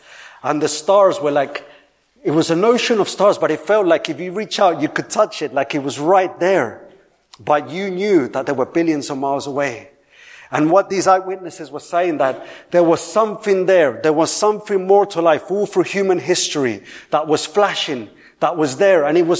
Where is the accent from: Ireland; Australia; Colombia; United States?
Colombia; 3 years ago, I went for the first time back to my home country, Colombia.